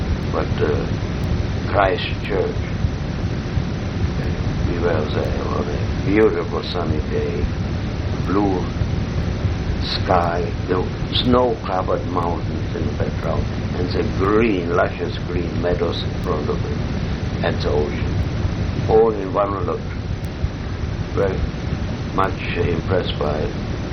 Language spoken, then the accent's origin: English; United States; Obviously, everybody recognized me as an American foreigner, an American.